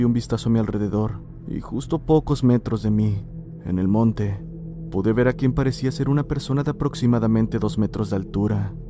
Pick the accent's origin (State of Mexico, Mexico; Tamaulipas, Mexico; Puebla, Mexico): Puebla, Mexico; soy de Puebla.